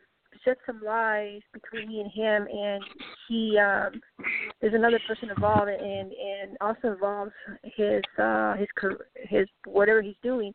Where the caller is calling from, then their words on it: Colorado, United States; The beautiful state of Colorado.